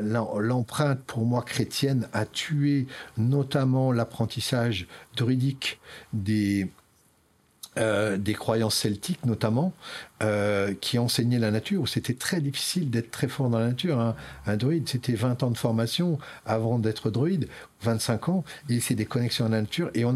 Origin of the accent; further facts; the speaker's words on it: Toulouse, Occitanie, France; parce que je suis toulousain.